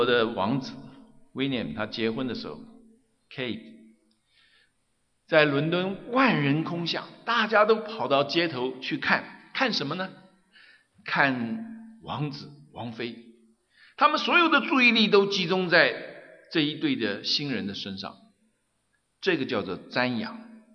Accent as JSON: {"language": "Chinese", "country": "China", "said": "我们中国人"}